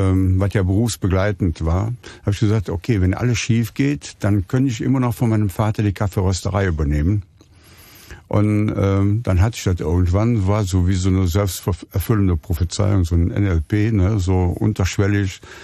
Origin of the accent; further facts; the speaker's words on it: Cologne, North Rhine-Westphalia, Germany; ich bin in Köln geboren, im St. Anna-Haus. Die ersten 4 Jahre habe ich vor kurzem erst festgestellt, auf der Fendorstraße aufgewachsen, da wo das Kaffeegeschäft von meinem Vater gewesen ist.